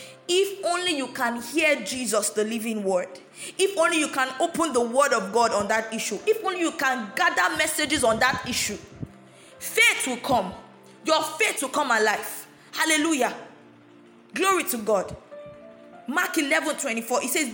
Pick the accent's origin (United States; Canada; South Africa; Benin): Benin; the person that was leading the CDS group is from Benin, and I am from Benin. I stay in Benin.